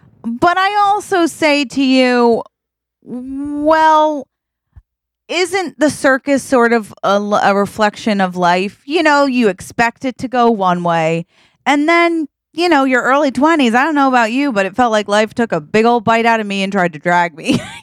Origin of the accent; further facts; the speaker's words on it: Boring, Oregon, United States; I'm very masculine. Yeah. Because I grew up in Boring, Oregon.